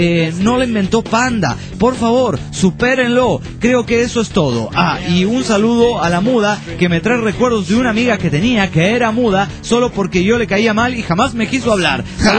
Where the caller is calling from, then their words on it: Villahermosa, Tabasco, Mexico; de Villahermosa, Tabasco, México.